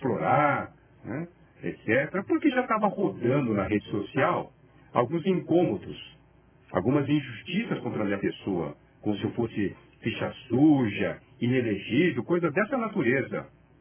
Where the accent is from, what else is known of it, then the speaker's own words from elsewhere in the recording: Mogi das Cruzes, São Paulo, Brazil; Nasci em Mogi. Fui criado aqui em Biritiba Sul. Tenho toda a minha família aqui em Mogi das Cruzes. E além de ser mogiano